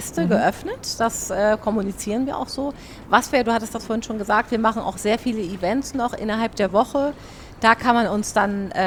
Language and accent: German; Hamburg, Germany; weil wir sind Hamburger, kommen auch alle aus Hamburg.